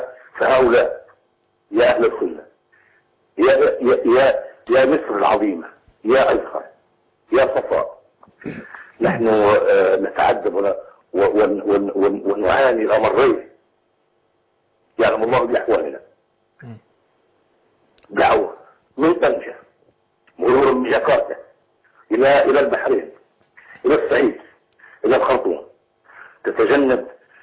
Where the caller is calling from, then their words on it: Libya; من ليبيا. الله يخليك.